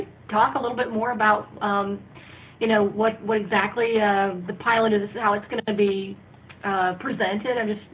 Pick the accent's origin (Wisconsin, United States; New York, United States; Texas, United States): Texas, United States; Dallas; from Dallas